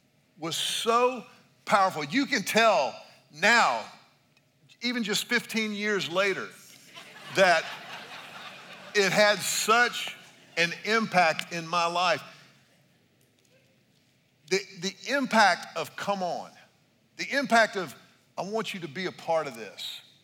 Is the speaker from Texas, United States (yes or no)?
yes; Houston, Texas, United States; I had always gone to the kind of the small school that was a part of the church I grew up in Houston.